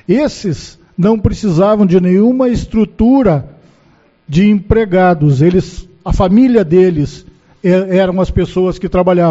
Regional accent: Santa Maria, Rio Grande do Sul, Brazil; also born or lived in Uruguaiana; 1 ano de idade, eu saí daqui de Uruguaiana, nos braços da minha mãe, porque não tinha trabalho. Meu pai foi trabalhar em Santa Maria e eu me criei em Santa Maria.

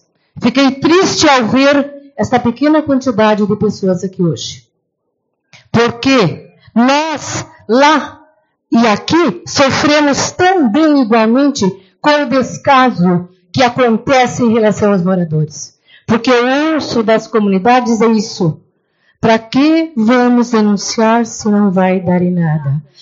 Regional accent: São Marcos, Brazil; born there; Eu nasci em São Marcos, sou moradora do 5º Distrito, do final, já perto do 4º. Vivi 42 anos até aqui, graças a Deus, com o pé fincado nesse chão.

